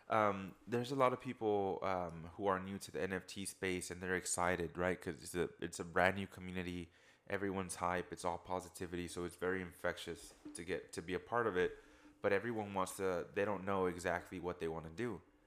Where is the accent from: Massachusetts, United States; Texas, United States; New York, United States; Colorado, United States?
Texas, United States; Houston; And then we introduce ourselves. He's like, and then we found out that we're all from Houston.